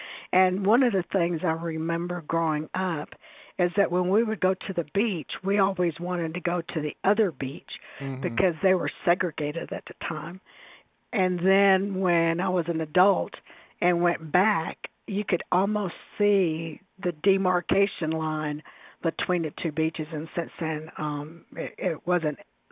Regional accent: South Carolina, United States; So one of the odd things about growing up in South Carolina and going to school there is that we were all, every student was taking Spanish classes

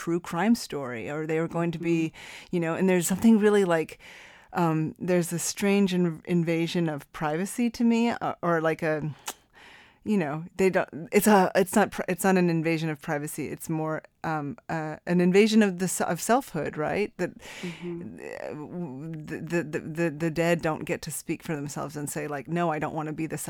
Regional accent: New Mexico, United States; you were born and raised in New Mexico, as was I.

